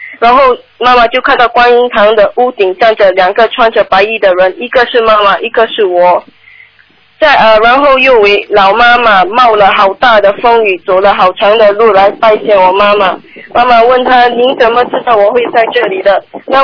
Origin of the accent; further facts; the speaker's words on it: Singapore; 我是从新加坡的。